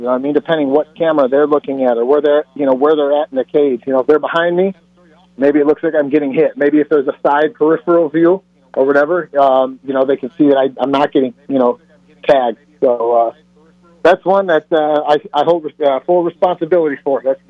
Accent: Chicago, Illinois, United States; we're big Mike Alstott fans because we're from Chicago.

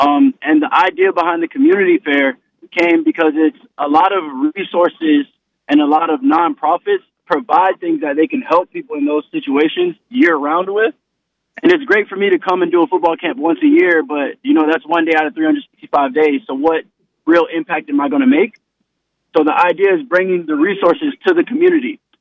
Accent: Tampa, Florida, United States; So I played football really my whole life. I grew up here in Tampa.

